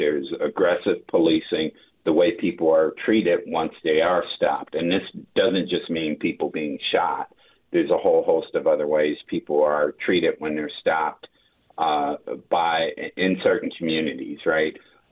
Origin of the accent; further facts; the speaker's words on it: Evanston, Illinois, United States; The Blake family has strong connections to my hometown of Evanston, Illinois.